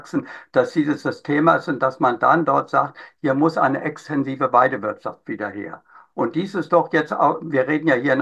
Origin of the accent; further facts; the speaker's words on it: Berlin-Brandenburg, Germany; ich komme aus Berlin-Brandenburg.